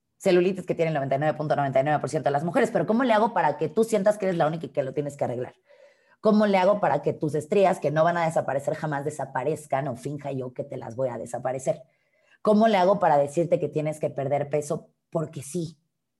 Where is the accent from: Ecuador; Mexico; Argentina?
Mexico; soy una mujer mexicana de casi 32 años.